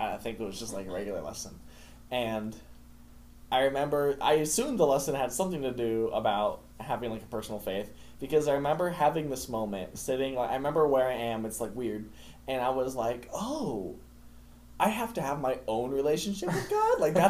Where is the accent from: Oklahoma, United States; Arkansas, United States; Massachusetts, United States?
Oklahoma, United States; Tulsa; We'll so, I was born in Tulsa, Oklahoma. Born and raised, same house and everything. It's kind of cool.